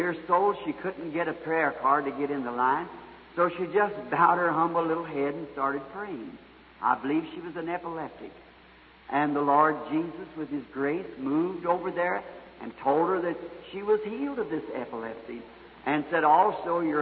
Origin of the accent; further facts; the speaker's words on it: Southern United States, United States; now in New York, United States; Being a Southerner, I say you have to come up here in the North to find what Southern hospitality means.